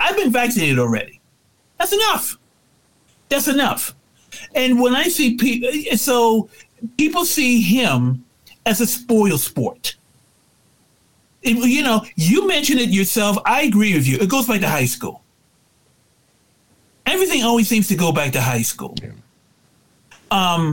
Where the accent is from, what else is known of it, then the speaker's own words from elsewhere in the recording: United States; We are not Japanese. We are not English. We are not Germans. We are Americans.